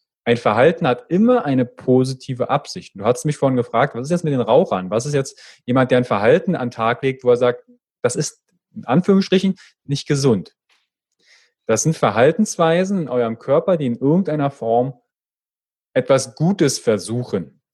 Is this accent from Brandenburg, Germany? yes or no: yes; Fürstenwalde, Brandenburg, Germany; Und ich komme ja aus der Ecke Fürstenwalde. Also da kommt manchmal so ein bisschen das Berlinerische durch.